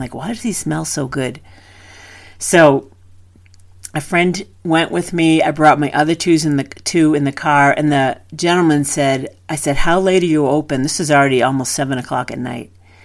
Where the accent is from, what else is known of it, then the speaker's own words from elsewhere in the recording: New England, United States; I could hear because I'm from New England.